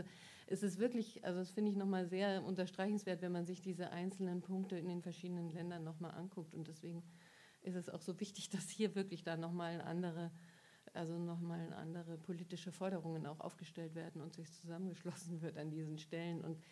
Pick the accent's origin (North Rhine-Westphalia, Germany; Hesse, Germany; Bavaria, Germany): Bavaria, Germany; Munich; ich komme aus München